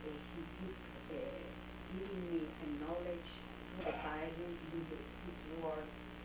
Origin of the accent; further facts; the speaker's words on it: Argentina; first language German; English is a second language; I grew up in a Christian family. My parents came from Germany to Argentina. And my first language was German. My second language, Spanish. My third language, English.